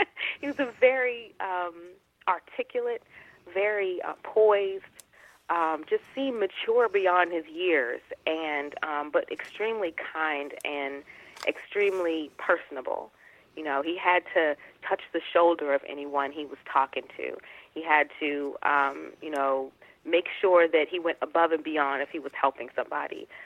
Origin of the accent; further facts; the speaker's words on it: Upper Marlboro, Maryland, United States; growing up in Upper Marlboro, I had no idea, and, you know, growing up with kind of a sheltered parenting